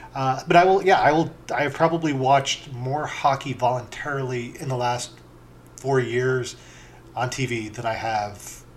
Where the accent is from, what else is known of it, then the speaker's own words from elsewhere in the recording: St. Louis, Missouri, United States; my interaction with hockey at that time is growing up near St. Louis, we had KPLR, Channel 11 was the independent station that showed the Blues game.